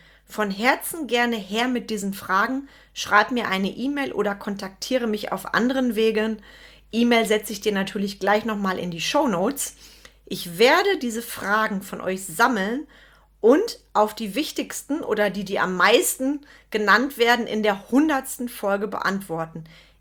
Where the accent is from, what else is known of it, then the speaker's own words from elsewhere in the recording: Schönau, North Rhine-Westphalia, Germany; also born or lived in Bonn; Meine Eltern hat es dann allerdings relativ zügig wieder ins Sauerland verschlagen, ins kleine Dörfchen Schönau. Dort bin ich groß geworden und bin dann auch aufs Gymnasium gegangen, habe ein Gymnasium in Olpe besucht, habe dort mein Abitur gemacht.